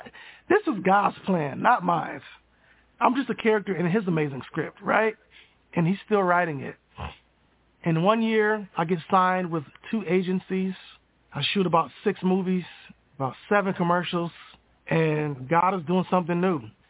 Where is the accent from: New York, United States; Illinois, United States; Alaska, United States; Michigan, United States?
Michigan, United States; now in Arizona, United States; I'm from Michigan. Now I live in Arizona because there is a gym that specializes in getting people back to their feet after strokes